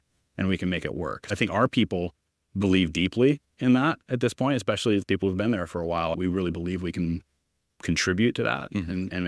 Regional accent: Ventura, California, United States; So part of this is how I justify deciding to start a company in my hometown.

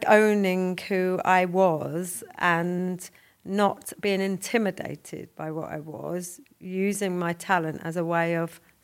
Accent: South East England, United Kingdom; I grew up in Kent, you know, white and white, Count of Kent, as I say it, you know, as a mixed race child to a white mother, white siblings, white stepdad, white school friends, white everybody around

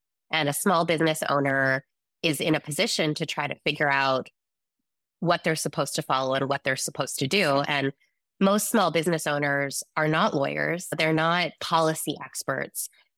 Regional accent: the Prairies, Canada; now in Toronto, Canada; So I'm originally from the Canadian Prairies, and I am one of our Gustees that is based in Canada. I'm in Toronto, Canada.

